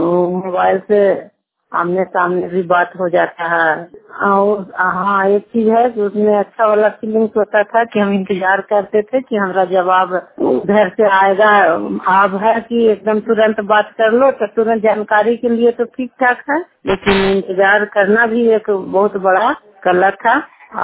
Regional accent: Harnaut, Bihar, India; मैं अलीनगर से हूँ, पी के सीएम हूँ। 10 ग्रुप देखती हूँ। मैं नालंदा जिला के हरनौत प्रखंड के हूँ।

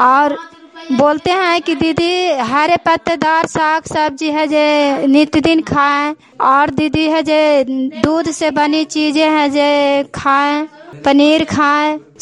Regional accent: Nagarnausa, Bihar, India; मैं नगर नौसा गांव का रहने वाली हूँ।

